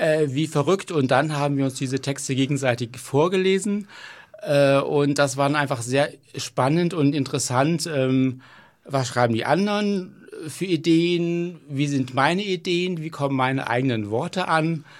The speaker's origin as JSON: {"language": "German", "town": "Krefeld", "region": "North Rhine-Westphalia", "country": "Germany", "tie": "born there", "said": "geboren in Krefeld."}